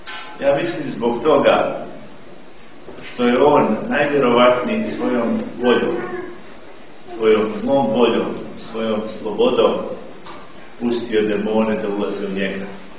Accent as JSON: {"language": "Croatian", "region": "Herzegovina", "country": "Bosnia & Herzegovina", "said": "Mi imamo ovdje izraz kod nas u Hercegovini, jama bezdanica se zove."}